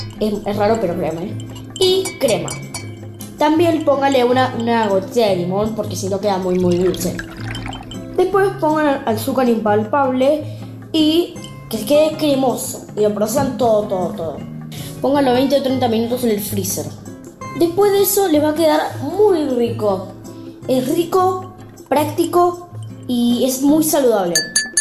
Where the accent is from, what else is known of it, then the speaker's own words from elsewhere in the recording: Argentina; Y tengo 10 años y soy de Argentina.